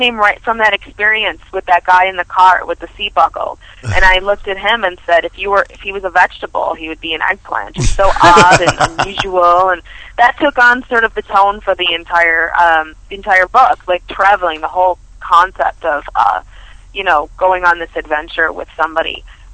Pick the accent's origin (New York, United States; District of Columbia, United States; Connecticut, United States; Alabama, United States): New York, United States; Buffalo; I'm from Buffalo, so I do buffalo.com, yourhub.com.